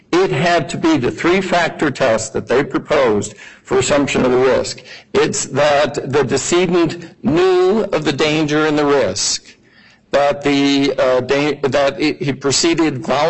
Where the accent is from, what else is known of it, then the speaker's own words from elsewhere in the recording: Philadelphia, Pennsylvania, United States; Now, I'm from Philadelphia. I don't know a lot of big words.